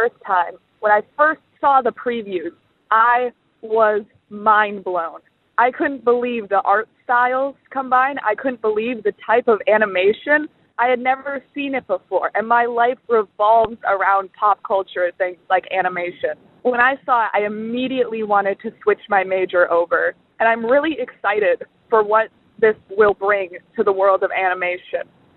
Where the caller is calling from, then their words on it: Grand Rapids, Michigan, United States; I'm calling from Grand Rapids.